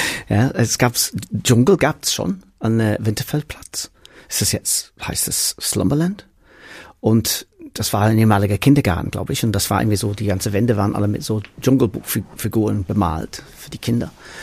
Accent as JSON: {"language": "German", "town": "Manchester", "region": "North West England", "country": "United Kingdom", "second_language": "German", "said": "ich komme aus Manchester, aus dem Council House, ja, so Sozialbauwohnung."}